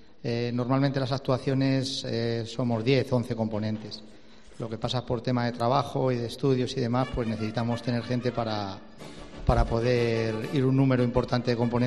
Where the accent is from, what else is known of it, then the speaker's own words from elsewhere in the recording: Madrigal, Spain; la mayor parte de la charanga somos de Madrigal. Entonces, claro, para nosotros son unas fechas importantes las fiestas de nuestro pueblo